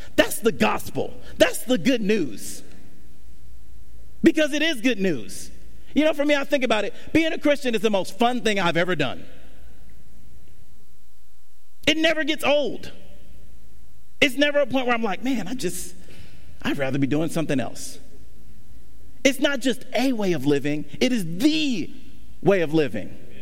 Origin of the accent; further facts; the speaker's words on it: Stone Mountain, Georgia, United States; That I'm this boy from Stone Mountain, Georgia.